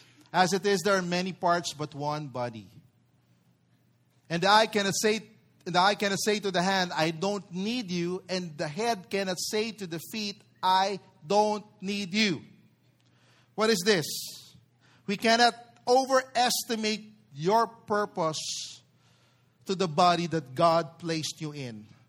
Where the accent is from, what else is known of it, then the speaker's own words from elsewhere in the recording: Del Monte, Metro Manila, Philippines; the place where I grew up in Del Monte, we were just near Bread of Life Church.